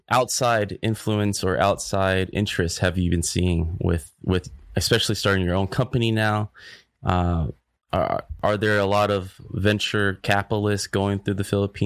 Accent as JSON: {"language": "English", "country": "Vietnam", "said": "And except maybe in China, I feel like other, or maybe Japan and maybe Korea. I'm from Vietnam."}